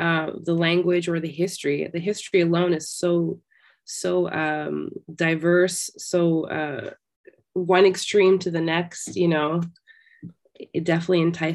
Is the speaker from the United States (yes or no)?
no; Zimbabwe; So growing up in Zimbabwe, first and foremost, rhythmically, I mean, my desire and my passion for rhythm over anything was definitely inspired and born out of my time growing up in Zimbabwe